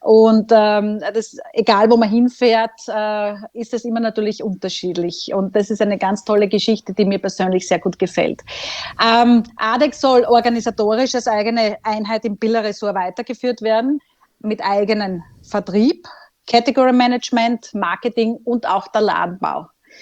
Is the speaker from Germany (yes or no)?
no; Austria; Das gibt es bei uns in Österreich